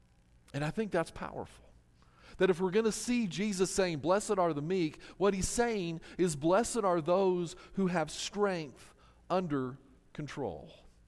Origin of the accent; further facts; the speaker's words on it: Salt Lake City, Utah, United States; Now most of you know I grew up in Salt Lake, and that's been my favorite football team